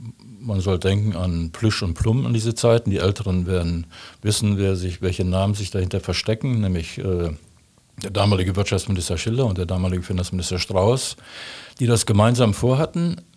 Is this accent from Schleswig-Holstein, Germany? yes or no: yes; Glückstadt, Schleswig-Holstein, Germany; also born or lived in Berlin / Ahrenberg / Dortmund; Bin in Berlin geboren, aufgewachsen in Glückstadt an der Elbe und in Ahrenberg bei Koblenz. Meine Gymnasialzeit habe ich in Dortmund verbracht